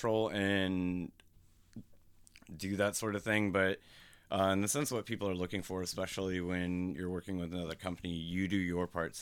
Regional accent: Fremont, Nebraska, United States; Yeah, Fremont, Nebraska is my hometown.

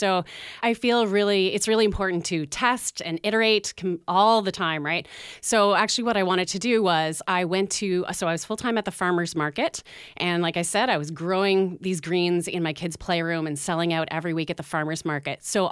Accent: Nova Scotia, Canada; I'm originally from Nova Scotia, but I did my time in Fort McMurray working in environmental assessment work, and eventually we decided we wanted to move back east to start our family. Came back to Nova Scotia

